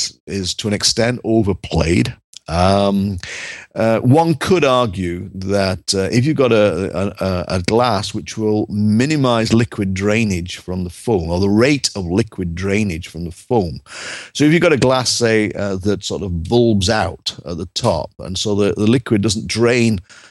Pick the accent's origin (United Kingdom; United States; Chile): United Kingdom; Northern England; as an Englishman, you know, I know that if I go into a pub in England, in London, chances are there's not going to be any bubbles, you know. But if I go to a pub in my native northern England, woe betide if there's no foam on it